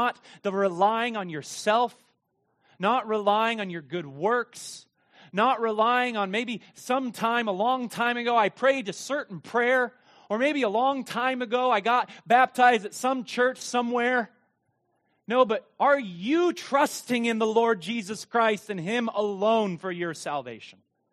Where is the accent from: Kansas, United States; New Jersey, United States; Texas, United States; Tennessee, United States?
Kansas, United States; Meade; Where I grew up in Meade, Kansas, we had a lake.